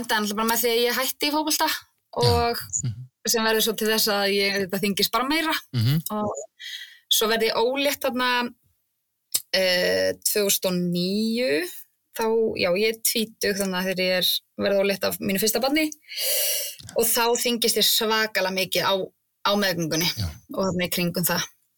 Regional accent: Fáskrúðsfjörður, Eastern Region, Iceland; also born or lived in Reykjavík / Egilsstaðir; Ég 34 ára, fæddist í Reykjavík 21. september 1989 og yngsta barn foreldra minna og þrjá eldri bræður ólst upp á Fáskrúðsfirði, bara alla mína tíð og fer svo í menntaskólan Egilsstaði þar sem ég kynntist manninum mínum og núna búum við á Fáskrúðsfirði

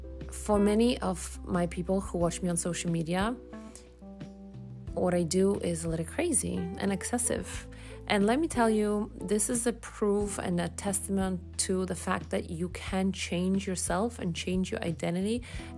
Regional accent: Poland; English is a second language; moved away as an adult; now in United States; I have been living in America for the last 20 years, and I was born in Poland and lived here for 21 years.

